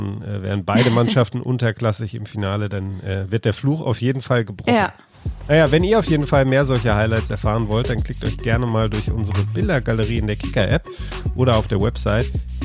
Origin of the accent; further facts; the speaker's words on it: Essen, North Rhine-Westphalia, Germany; Ich bin ja in Essen geboren, in Essen aufgewachsen und 1994 hat es ja RWE dann auch mal ins Finale geschafft. Ich war damals 10 Jahre alt.